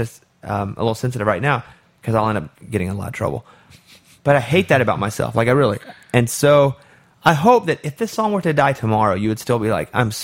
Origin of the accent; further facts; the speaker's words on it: Arkansas, United States; listen, I grew up in Arkansas.